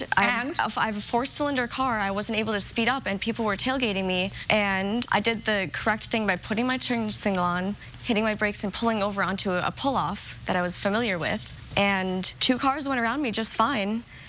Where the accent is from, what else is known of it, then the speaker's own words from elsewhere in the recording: Pennsylvania, United States; I was insured under Erie. I'm from Pennsylvania.